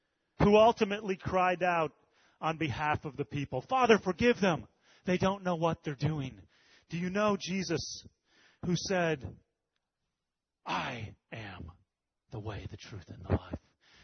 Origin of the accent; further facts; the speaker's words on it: Holland, Michigan, United States; a guy that I saw on the streets in the town that I grew up on and in Holland, Michigan.